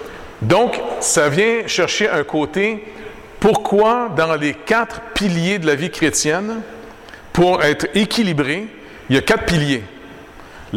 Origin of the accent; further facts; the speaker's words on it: Montreal, Quebec, Canada; now in France; Parce que pour moi, je venais de Montréal, je suis dans le sud de la France